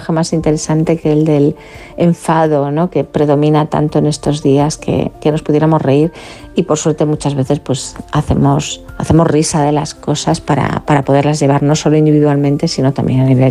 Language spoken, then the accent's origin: Spanish; Galicia, Spain; yo que soy gallega, bueno, respiramos la ironía como parte del idioma